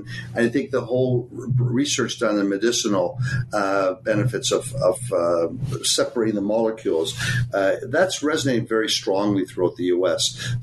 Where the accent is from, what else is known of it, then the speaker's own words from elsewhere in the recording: Ontario, Canada; back when I was in Canada, living in Toronto as a Canadian.